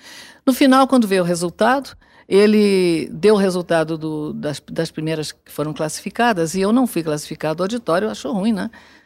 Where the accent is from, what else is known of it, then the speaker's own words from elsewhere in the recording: Areal, Rio de Janeiro, Brazil; Eu não fui criada no Rio, eu fui criada no interior do Rio de Janeiro, eu fui criada num lugar chamado Areal, estado do Rio. Voltei para o Rio já aos 17 anos